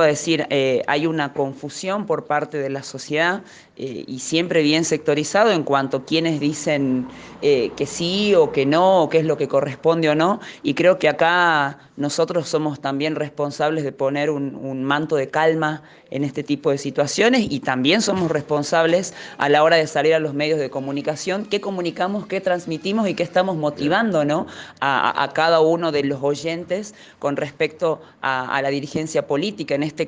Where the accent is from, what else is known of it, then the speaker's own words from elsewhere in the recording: Argentina; nos afecta a todos como argentinos